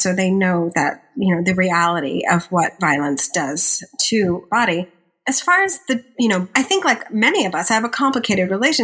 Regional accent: Los Angeles, California, United States; now in New York City, United States; And I grew up in Los Angeles and I live in New York City.

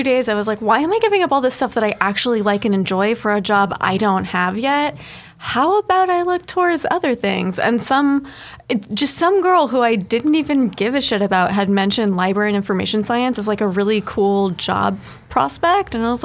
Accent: Dallas, Texas, United States; also born or lived in California; I was actually born in California. I grew up in Texas, but somewhere on the internet people got confused

